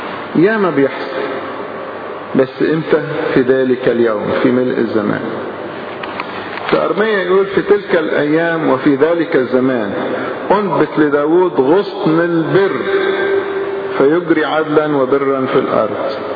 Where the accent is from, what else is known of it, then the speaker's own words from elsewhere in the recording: Egypt; ولغاية دلوقتي الفلاحين عندنا في مصر يقول لك الشجرة طلعت نسور.